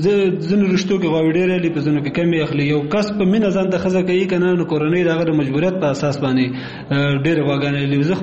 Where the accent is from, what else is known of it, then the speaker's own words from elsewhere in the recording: Kunar, Afghanistan; زه اصلا د کونړ ولایت اوسېدونکی یم.